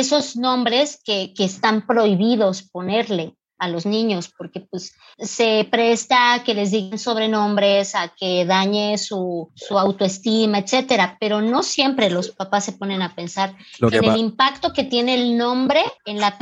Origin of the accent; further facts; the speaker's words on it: Mexico; Los apellidos más comunes acá en mi país.